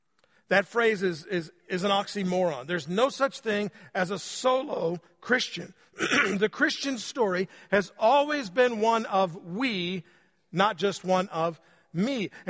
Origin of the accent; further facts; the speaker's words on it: Indiana, United States; I'm from Indiana. I cheer for MSU.